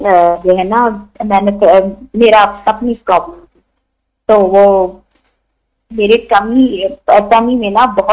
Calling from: Melbourne, Victoria, Australia; मैं ऑस्ट्रेलिया से बात कर रही हूँ, मेलबर्न से ना।

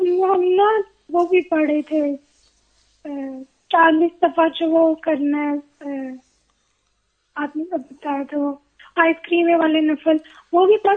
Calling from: London, United Kingdom

